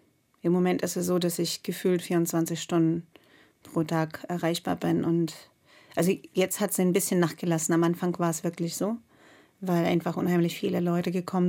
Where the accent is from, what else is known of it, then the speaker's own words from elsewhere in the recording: Russia; now in Germany; Naja, ich komme aus Russland. Ich bin zwar seit knapp, glaube ich, 29 Jahren schon weg. Aber der Bezug ist da.